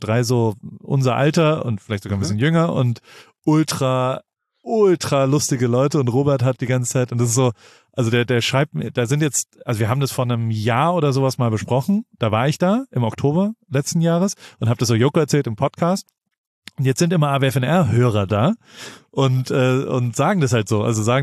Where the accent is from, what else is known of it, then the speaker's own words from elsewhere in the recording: Heidelberg, Baden-Württemberg, Germany; Wir waren noch nie zusammen in Heidelberg.